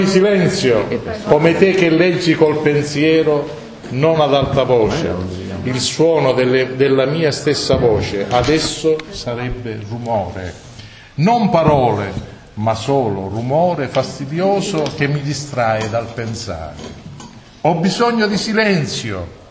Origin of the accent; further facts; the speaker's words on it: Noto, Sicily, Italy; Anche noi siamo di Noto.